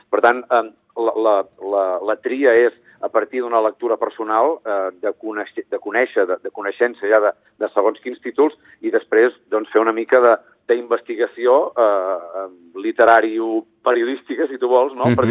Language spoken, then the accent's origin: Catalan; Besalú, Catalonia, Spain; Besalú, que és el meu poble